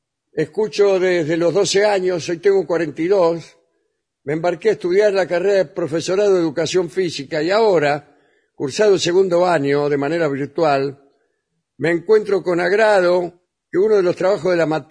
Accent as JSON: {"language": "Spanish", "town": "Caseros", "region": "Buenos Aires Province", "country": "Argentina", "said": "No, yo soy de Casero, sí, sí."}